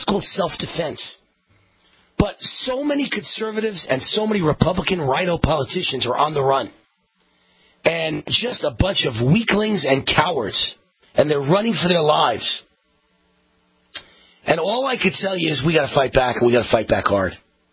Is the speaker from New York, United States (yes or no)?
yes; New York City, New York, United States; literally my hometown, the greatest city in the world, New York City is now a wasteland.